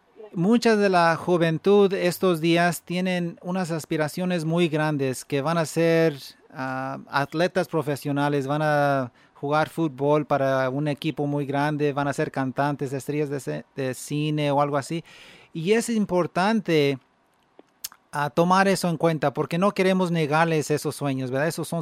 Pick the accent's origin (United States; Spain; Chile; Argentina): United States; Madera, California; Yo crecí en Madera, un niño de que mi mamá me creció junto con mi hermano.